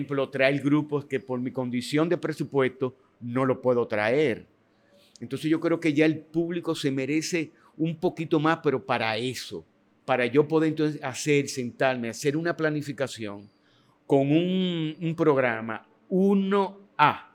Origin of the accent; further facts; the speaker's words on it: Dominican Republic; nosotros como dominicanos, el talento, el deseo y la proyección que tiene el dominicano, hemos mantenido eso